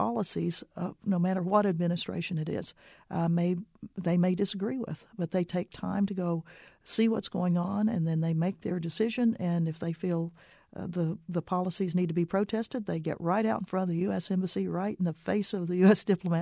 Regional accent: Arkansas, United States; And it was to escape the state of Arkansas. I grew up in Arkansas. I had a great childhood, but I wanted to get out of Arkansas.

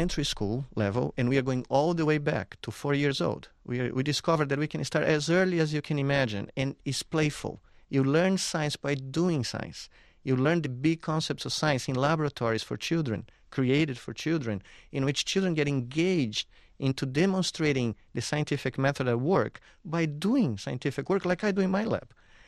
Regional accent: Brazil; English is a second language; I knew that I would be a scientist when I was growing up in Brazil watching the Apollo program.

